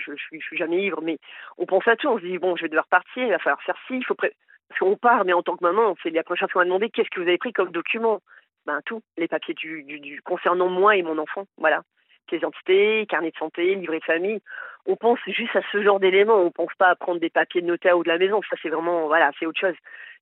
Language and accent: French; Hauts-de-France, France; moved away; on m'a fait quitter ma région natale, des Hauts-de-France, on m'a fait quitter une maison que j'ai adorée en région parisienne. On m'a fait venir dans un autre département.